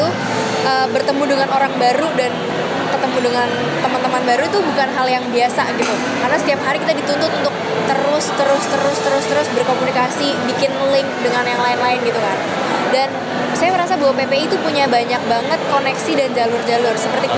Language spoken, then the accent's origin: Indonesian; South Jakarta, Jakarta, Indonesia; Apalagi kita berdua datang dari kota Jakarta Selatan kan.